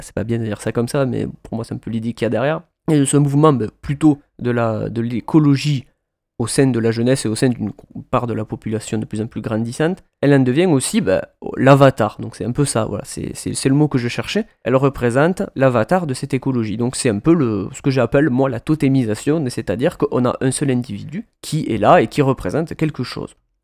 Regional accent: Albi, Occitanie, France; je suis d'Albi

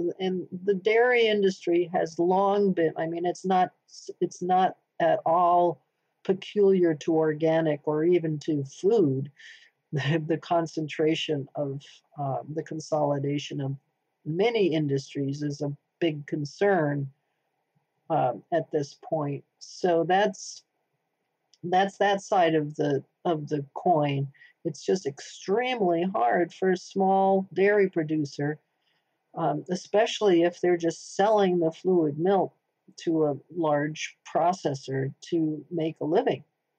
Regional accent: Vermont, United States; And I come from Vermont, in which the dairy industry has been a bedrock of our state, economy for many decades, probably 200 years.

